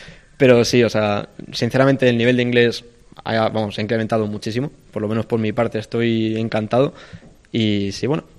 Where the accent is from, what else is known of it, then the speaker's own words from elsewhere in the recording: Spain; las dos personas que somos del equipo, que somos los únicos españoles